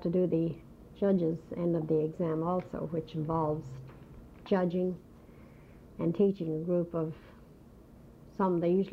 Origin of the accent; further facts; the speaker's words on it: Dublin, Leinster, Ireland; born there; also born or lived in Hartford, United States; Well, I was born in Dublin, Ireland.